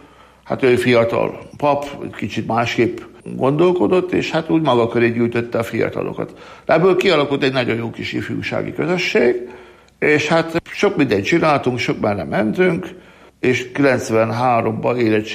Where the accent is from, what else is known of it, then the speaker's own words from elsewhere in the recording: Borsod-Abaúj-Zemplén, Hungary; Miskolcvárló Halsányból származom, egy 3000 lelkes településről, egy vegyes hallású település, mert kétharmada katolikus, egyharmada református